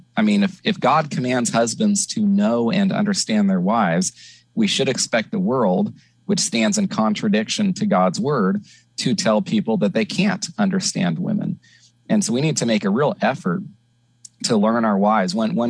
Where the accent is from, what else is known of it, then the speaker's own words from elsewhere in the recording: California, United States; We grew up together in Northern California. Neither of us were Christians.